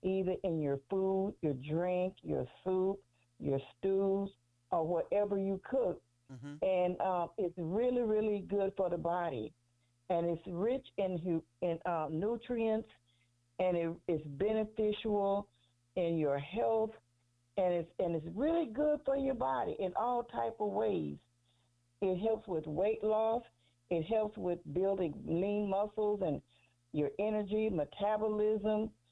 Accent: San Pablo, California, United States; from San Pablo, California.

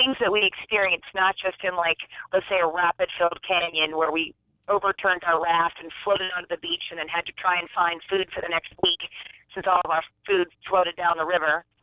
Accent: Alaska, United States; And growing up in Alaska, when the plane is floating down the river, everybody shouts.

